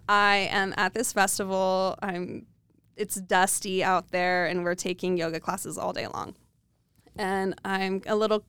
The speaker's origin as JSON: {"language": "English", "region": "Idaho", "country": "United States", "said": "I just showed up and I'm from Idaho teaching yoga."}